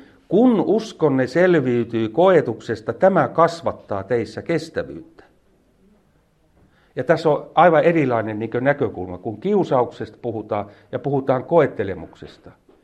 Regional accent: Kirkkonummi, Uusimaa, Finland; Täällä meillä on meri siellä, kun mä oon Kirkkonummelta, sillä on merenjää, mutta täällä on järvenjää.

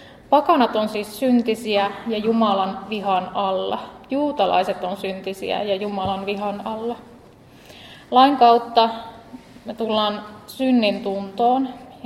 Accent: Toholampi, Central Ostrobothnia, Finland; now in Kokkola, Finland; mä tosiaan tuota Kokkolassa asustelen, mutta mä oon Toholammilta Sykäräisestä alun perin niin kuin kotoisin.

